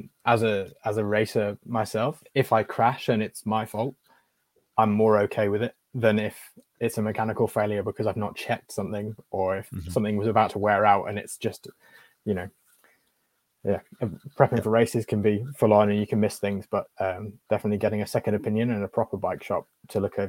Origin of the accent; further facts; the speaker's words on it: United Kingdom; now in New Zealand; As a Brit that's come over, I can't believe how good the sporting and competitive scene over here is.